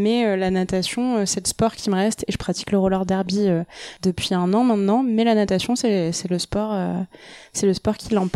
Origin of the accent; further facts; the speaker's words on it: Marseille, Provence-Alpes-Côte d'Azur, France; J'ai grandi à Marseille en plus, donc c'est une ville de bord de mer.